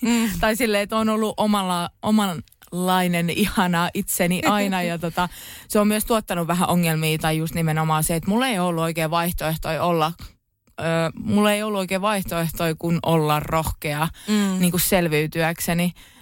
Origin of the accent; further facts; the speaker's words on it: Pori, Satakunta, Finland; hei, mä oon muuten Porista.